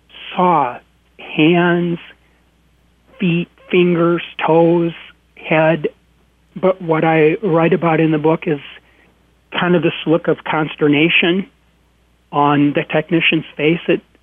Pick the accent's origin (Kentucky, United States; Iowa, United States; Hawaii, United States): Iowa, United States; Waverly; we buried that baby in my hometown, Waverly, Iowa, where I used to work in the cemetery. I dug graves in high school and college